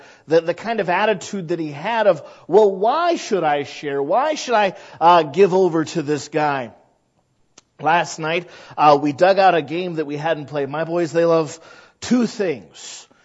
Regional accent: United States; because I am American.

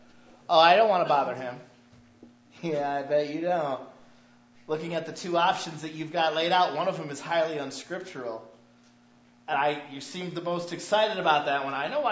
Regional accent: Michigan, United States; I was from Michigan.

